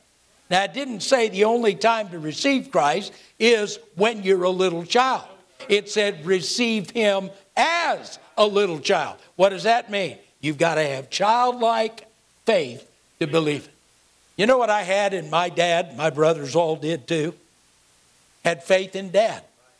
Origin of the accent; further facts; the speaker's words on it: California, United States; I grew up in the Bay Area of California. I'm on the opposite end of the country from where the New York Yankees play baseball.